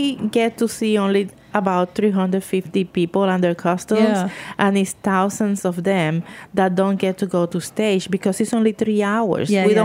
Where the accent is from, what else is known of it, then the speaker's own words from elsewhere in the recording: New York, United States; But because I'm a New Yorker and I'm, yeah, you know, I'm gonna be here